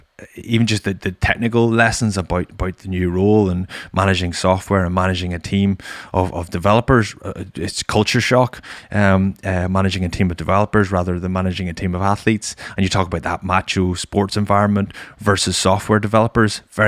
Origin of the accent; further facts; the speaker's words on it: Ireland; I'm a rugby player, I'm an Irish rugby player, I'm an international